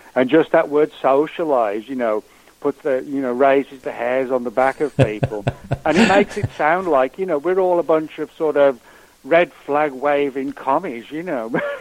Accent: England, United Kingdom; moved away as an adult; now in United States; you can obviously tell from my voice, you know, I'm originally from England, you know. Mm-hmm. And, you know, I grew up in England as a kid and teenager and through my 20s before I moved over here.

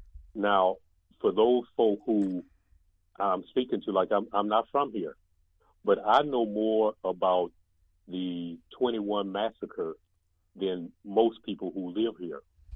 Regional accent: East St. Louis, Illinois, United States; also born or lived in Houston / Dallas; now in Tulsa, United States; You know, I'm from East St. Louis. I lived in Houston for 8 years. I lived in Dallas for 20 years. And now I've been here for 5 years.

